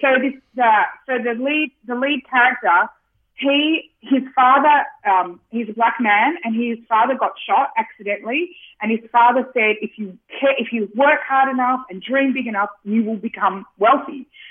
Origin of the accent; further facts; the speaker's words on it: Australia; And it's watching it as an Australian is extra kind of... entertained, but also sad